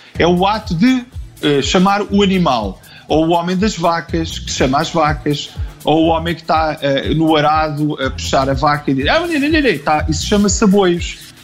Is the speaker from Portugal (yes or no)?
yes; Cascais, Lisbon, Portugal; Não sei, porque eu não sou de Lisboa, eu sou cascalense. Em Cascais sempre houve um bocado a mistura com estrangeiros.